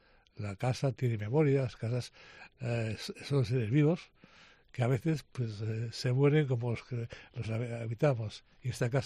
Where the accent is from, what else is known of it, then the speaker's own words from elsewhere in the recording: Galicia, Spain; Yo soy gallego militante, enfermizamente gallego, y también soy vocacionalmente italiano.